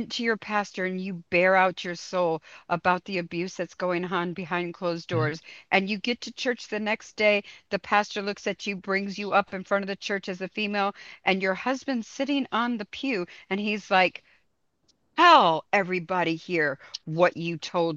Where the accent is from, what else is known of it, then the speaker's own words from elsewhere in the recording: West Palm Beach, Florida, United States; I was raised in West Palm Beach, Florida. It is pretty much probably 75 to 85% Puerto Rican.